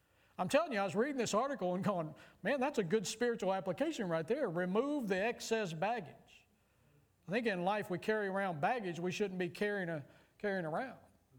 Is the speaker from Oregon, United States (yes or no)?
no; Texas, United States; I grew up in Texas. You know, there's a lot of dirt roads in Texas